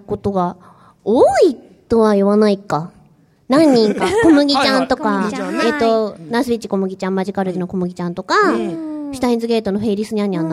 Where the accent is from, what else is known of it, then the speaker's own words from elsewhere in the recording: Tokyo, Japan; born there; いやでも、うん、そうです、東京なんですよ。